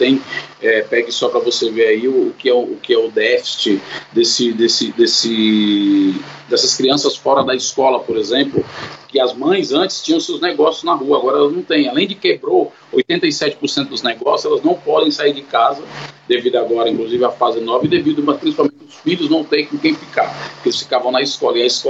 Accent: Fortaleza, Ceará, Brazil; Eu sou aqui de Fortaleza, Ceará

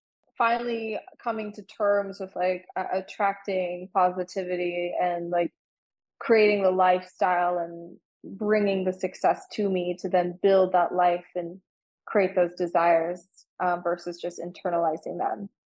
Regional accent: Texas, United States; so I grew up in Texas. I've gone to a lot of places in Texas, Florida

